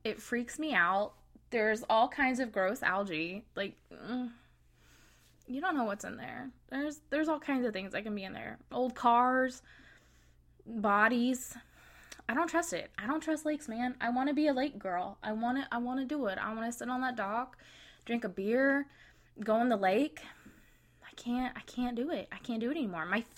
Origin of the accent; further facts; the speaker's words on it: Harrington, Kansas, United States; I grew up in Harrington, Kansas, and our two lakes put together, well, we had a lake and a reservoir.